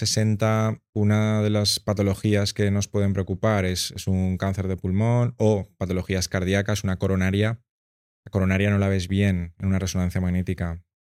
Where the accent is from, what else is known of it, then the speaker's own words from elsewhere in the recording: Benicarló, Valencian Community, Spain; yo la verdad es que soy de Benicarló, me fui a estudiar a Valencia, hice teleco